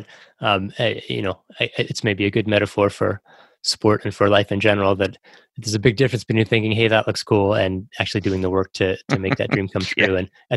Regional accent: Canada; growing up in Canada, I guess it's always been part of my sort of, you know, national psyche.

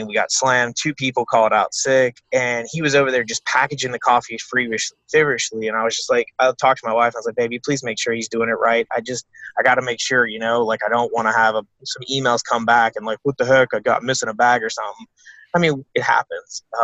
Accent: North Carolina, United States; now in Jacksonville, United States; because I grew up in North Carolina, small town.

